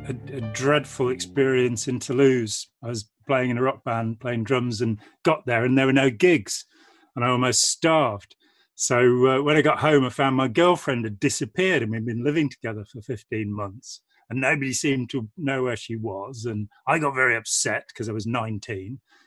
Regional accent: Lichfield, West Midlands, United Kingdom; now in Nottingham, United Kingdom; I'm from the Midlands.

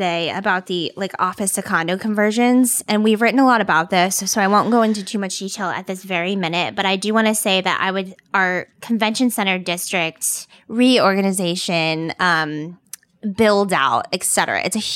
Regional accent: Louisville, Kentucky, United States; I'm from Louisville, so I have a pretty close tie to Cincinnati, and I grew up visiting all the time.

